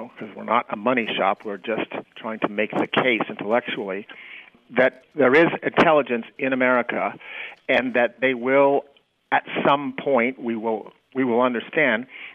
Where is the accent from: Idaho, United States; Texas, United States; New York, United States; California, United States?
Idaho, United States; I don't know. I'm from Idaho. We produced Sarah Palin.